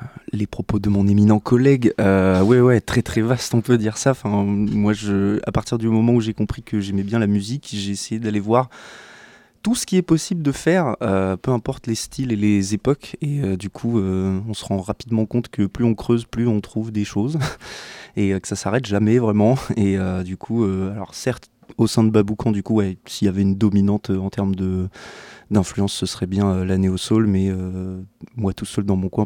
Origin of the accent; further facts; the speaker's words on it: Caen, Normandy, France; now in Toulouse, France; je viens de Caen à la base. Et ensuite j'ai bougé à Toulouse du coup il y a à peu près 4 ou 5 ans